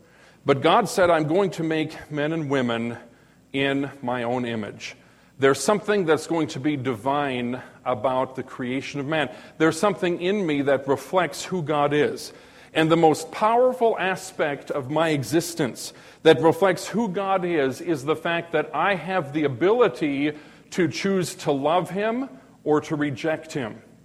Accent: Minnesota, United States; I grew up in Minnesota. I don't want to be put in a freezer, okay? That's cold country up there.

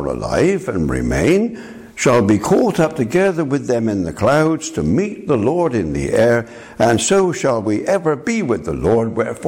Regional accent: Bristol, South West England, United Kingdom; And I come from Bristol, and there was a very big influx of Jamaicans, West Indians, in the Bristol area.

